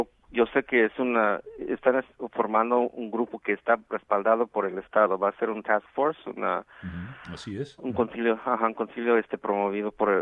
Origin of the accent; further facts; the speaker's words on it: Chicago, Illinois, United States; yo soy de Chicago, estuve 20 años en Chicago, conozco a estas personas.